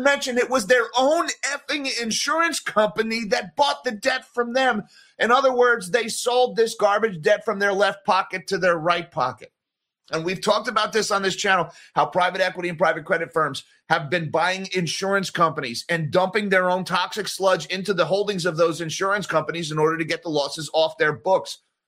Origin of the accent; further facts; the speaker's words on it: New Jersey, United States; now in Pennsylvania, United States; Sorry, Jersey boy. I grew up in Jersey. Now I live in Pennsylvania.